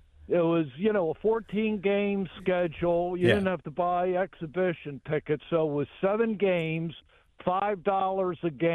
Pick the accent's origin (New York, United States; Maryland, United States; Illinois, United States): Maryland, United States; Baltimore; I was 13 years old in 1966, and I grew up in Northeast Baltimore off Belair Road